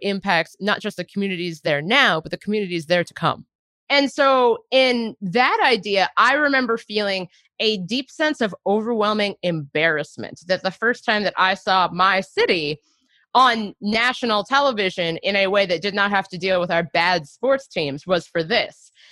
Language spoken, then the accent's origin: English; Cincinnati, Ohio, United States; when I was in eighth grade, it was April 2001, and I grew up in Cincinnati, Ohio